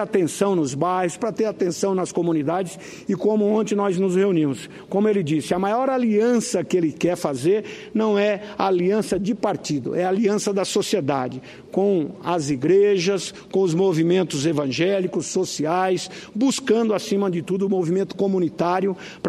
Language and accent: Portuguese; Mato Grosso, Brazil; nós que somos de Mato Grosso, a única cidade que temos eleições de dois turnos é a nossa capital, Cuiabá.